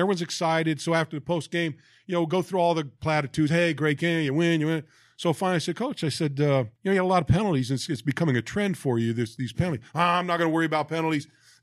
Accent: Milpitas, California, United States; Joe and I are both Northern California guys. Joe's from Marysville. I'm from Milpitas.

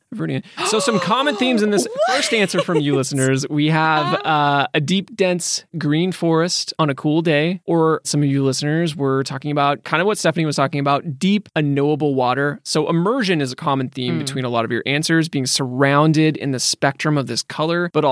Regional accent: Midwest, United States; we're from the Midwest.

